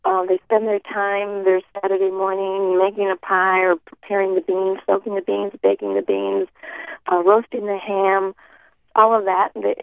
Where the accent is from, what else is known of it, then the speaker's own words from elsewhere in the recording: Midwest, United States; And we came from the Midwest, and people in the Midwest put tomato sauce in their beans, but they don't do it here.